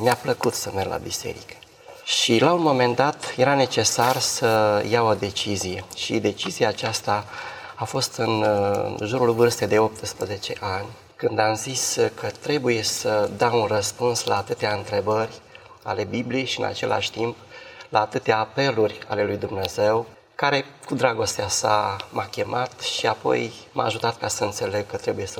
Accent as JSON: {"language": "Romanian", "town": "Mărițeia", "region": "Suceava County", "country": "Romania", "tie": "born there", "said": "M-am născut la Măriței, într-o familie de credincioși adventiști."}